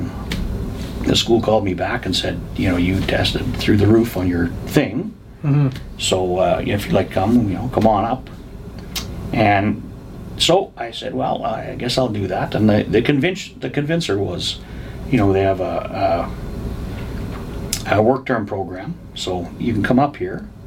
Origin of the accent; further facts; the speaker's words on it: Saskatchewan, Canada; now in Fort McMurray, Canada; I was born and raised in Saskatchewan. Ended up making a career change, came out here